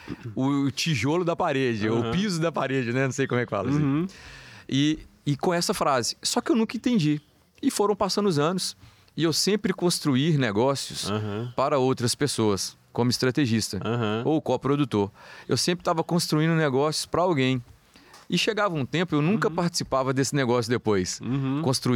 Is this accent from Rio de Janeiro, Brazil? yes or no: no; Belo Horizonte, Minas Gerais, Brazil; Eu vim de Belo Horizonte, nunca, né, não era uma condição financeira muito, uhum, boa. A minha família sempre foram... Sou filho de professora, meu pai, né, até antes de aposentar, uhum, motorista particular.